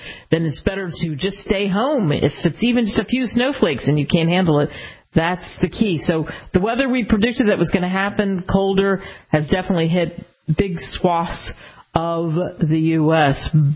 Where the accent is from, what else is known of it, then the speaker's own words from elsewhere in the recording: Northeast, United States; I grew up in the Northeast and we got plenty of snow.